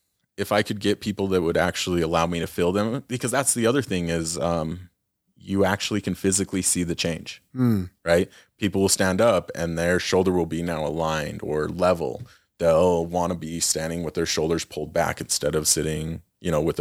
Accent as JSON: {"language": "English", "region": "Utah", "country": "United States", "tie": "born or raised there", "said": "So I grew up in Carbon County."}